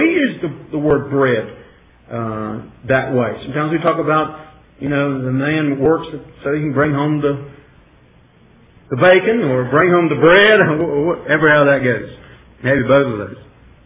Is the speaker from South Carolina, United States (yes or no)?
no; Bassett, Virginia, United States; I grew up in Bassett, where there are a lot of furniture factories